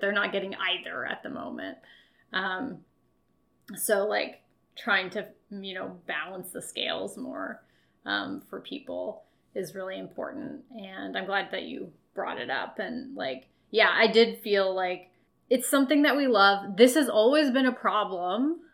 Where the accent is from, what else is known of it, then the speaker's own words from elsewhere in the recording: United States; And also, as an American fan, trying to affect change in another country is also even more removed.